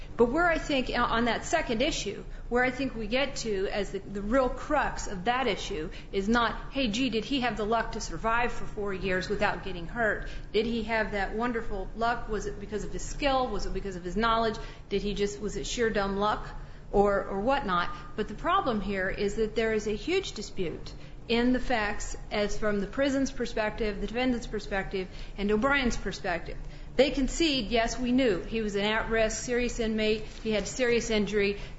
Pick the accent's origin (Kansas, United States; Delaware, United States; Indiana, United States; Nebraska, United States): Indiana, United States; from Indiana